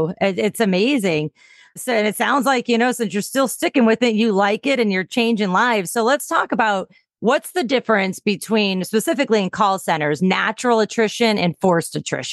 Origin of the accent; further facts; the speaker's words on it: Pennsylvania, United States; Hey, we're both from Pennsylvania, upstate, northeastern Pennsylvania for me